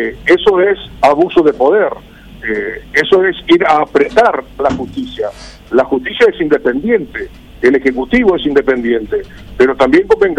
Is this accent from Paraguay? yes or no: yes; Paraguay; como paraguayo te digo